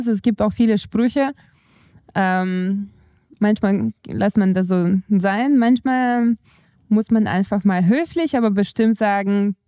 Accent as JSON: {"language": "German", "region": "Riga", "country": "Latvia", "tie": "born or raised there", "moved": "as an adult", "lives_now": "Munich, Germany", "said": "ich bin in Riga geboren und aufgewachsen und bin dann nach München gegangen"}